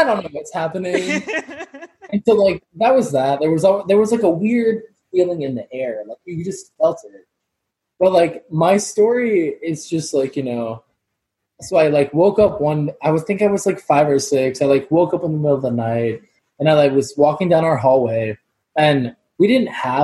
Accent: Jacksonville Beach, Florida, United States; Okay, so when I was younger, I'm from Jacksonville Beach, Florida.

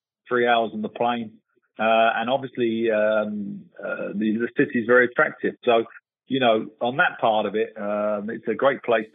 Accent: England, United Kingdom; I think as English people and as British people, we think we can't work abroad because of the language.

